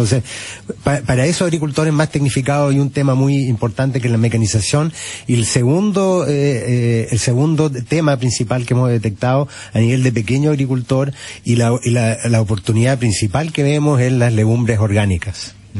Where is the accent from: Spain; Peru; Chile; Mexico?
Chile; No somos los chilenos una cultura, digamos, de asociatividad.